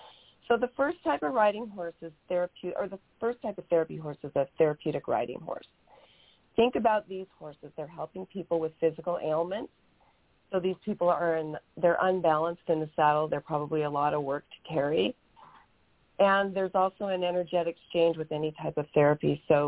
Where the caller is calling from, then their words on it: Camp Verde, Arizona, United States; I'm coming from Camp Verde, Arizona, which is just south of Sedona.